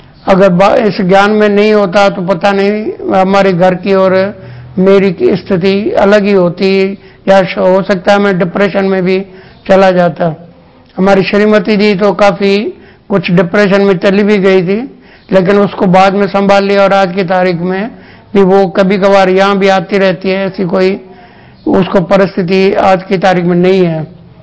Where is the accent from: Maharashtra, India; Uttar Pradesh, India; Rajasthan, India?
Rajasthan, India; Ajmer; मैं अजमेर का ही रहने वाला हूं।